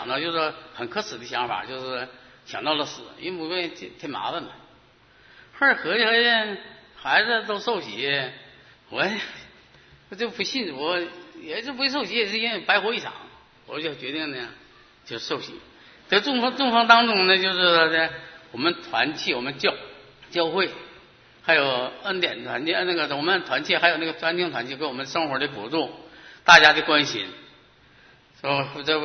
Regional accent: China; 现在呢在恩典团契。

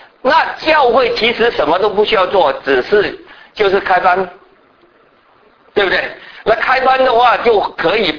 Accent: Fujian, China; 我说我应该是懂得就是台湾话，因为我是福建人。他也不知道我是福建人嘛

